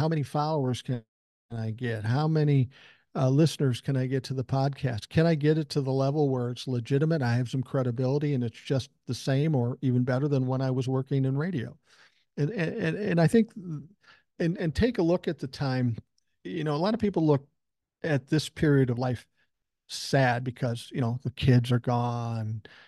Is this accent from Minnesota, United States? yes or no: yes; Minneapolis, Minnesota, United States; I said, well, I was raised in South Minneapolis, so I come by that naturally.